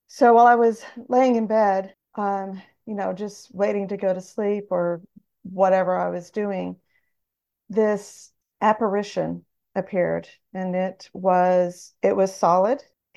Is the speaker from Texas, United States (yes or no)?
yes; Texas, United States; I am 61 years old. I was born and raised in Central Texas. My dad was a command sergeant major at Fort Hood, Texas, while I was growing up.